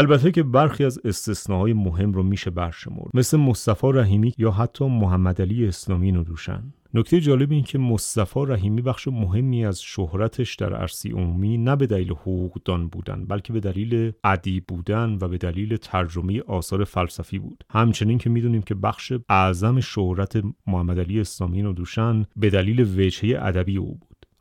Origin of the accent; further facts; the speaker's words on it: Iran; برای من به عنوان یک ایرانی بسیار بسیار مهمه